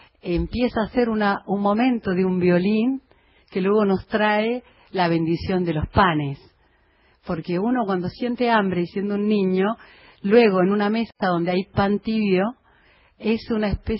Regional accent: Morón, Buenos Aires Province, Argentina; Yo soy de Morón.

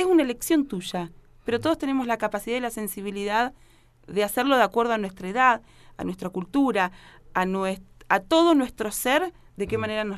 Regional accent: Neuquén, Argentina; Nací en Neuquén, viví toda mi vida en Neuquén, elegí Neuquén para criar a mi hija que ahora está estudiando en Córdoba.

